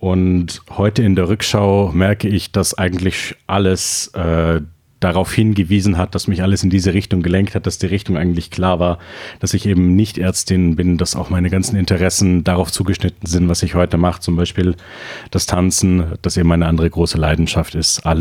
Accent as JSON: {"language": "German", "country": "Germany", "tie": "born or raised there", "said": "Auch ich bin von der Zweisprachigkeit geprägt. Im Unterschied zu den Kommilitoninnen bin ich in Deutschland geboren und aufgewachsen."}